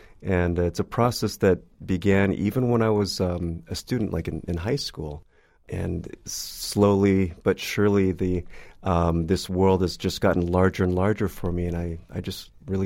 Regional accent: California, United States; I grew up in the Bay Area.

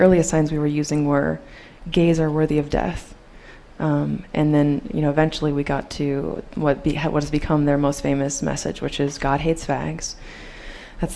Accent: Topeka, Kansas, United States; We picketed every single day for a couple of hours in my hometown, Topeka, Kansas.

